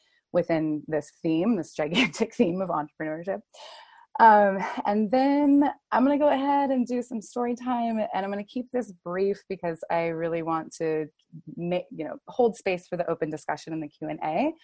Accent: Sandpoint, Idaho, United States; now in Mexico; I'm in Sandpoint, Idaho, in my hometown with my family.

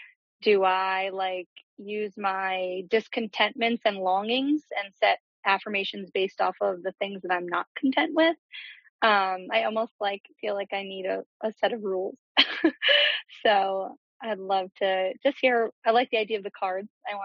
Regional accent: Layton, New Jersey, United States; I am from Northwestern New Jersey, a little town called Layton.

